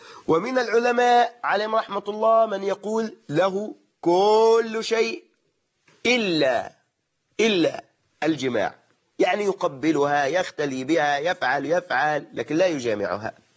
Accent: Egypt; وفي عاداتنا نحن كمصريين

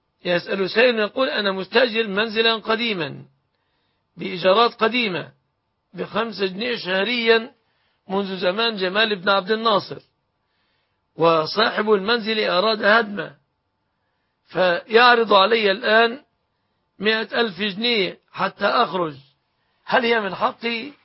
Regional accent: Egypt; بلادنا مصر

